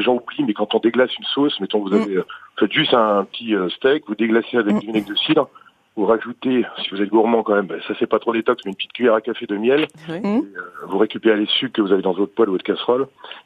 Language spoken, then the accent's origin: French; Brittany, France; Ben moi, je suis breton